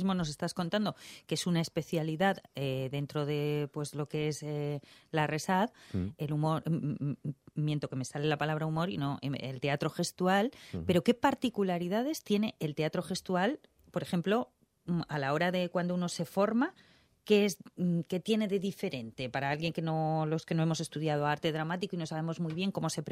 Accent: Madrid, Community of Madrid, Spain; yo también soy de Carabanchel

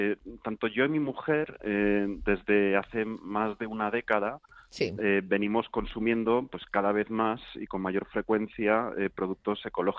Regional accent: Spain; Bueno, yo soy una mezcla un poco rara. Soy español, pero también tengo parte británica, tengo parte inglesa. Pero bueno, hablo los dos idiomas.

